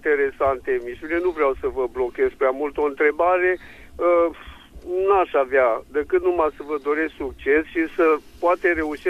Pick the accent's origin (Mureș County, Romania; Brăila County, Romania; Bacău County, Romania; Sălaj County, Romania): Bacău County, Romania; Onești; sunt din Onești.